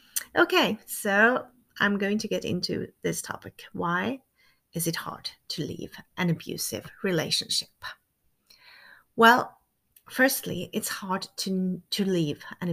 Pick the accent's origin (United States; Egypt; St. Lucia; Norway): Norway; first language Norwegian; English is a second language; Because me, myself, I have already been doing that for 45 episodes in Norwegian, my native language. And since I'm also Norwegian-French, half-French too, I'm going to do the same thing in French.